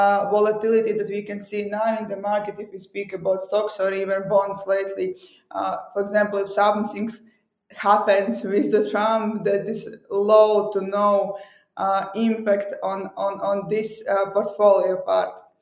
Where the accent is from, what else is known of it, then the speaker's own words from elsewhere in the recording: Latvia; English is a second language; I'm from Latvia, the same as the company.